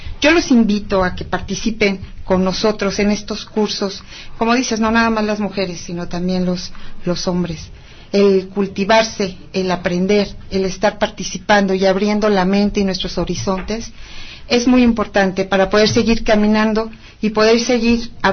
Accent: Huixquilucan, State of Mexico, Mexico; vengo del municipio de Huixquilucan

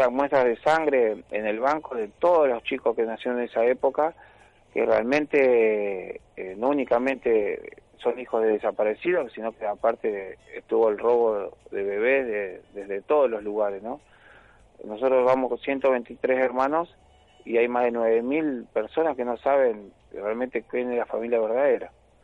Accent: Rosario, Santa Fe, Argentina; born there; Sí, bueno, yo nací en el 76, en Rosario. Mi papá son de Santa Fe, pero fueron a Rosario

